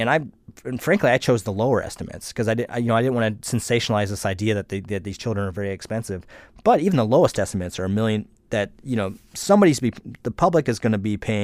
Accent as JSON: {"language": "English", "region": "Alaska", "country": "United States", "tie": "born or raised there", "said": "that was a set of features that I recognized from my childhood growing up in Alaska"}